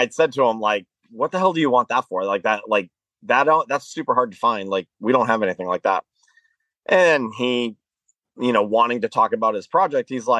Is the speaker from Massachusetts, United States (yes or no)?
yes; Massachusetts, United States; Even though I'm from Massachusetts, I'm like so close to the border that was the local track for me.